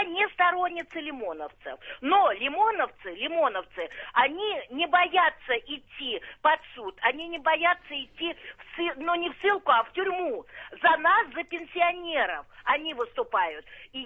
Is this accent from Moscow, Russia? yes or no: yes; Moscow, Russia; я москвичка, я в свое время ходила и на Манежную площадь, и в Лужники. Сейчас уже мне 72-й год